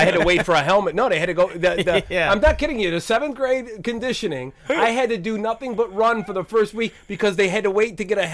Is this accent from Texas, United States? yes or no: no; Cleveland, Ohio, United States; I grew up in the Cleveland area.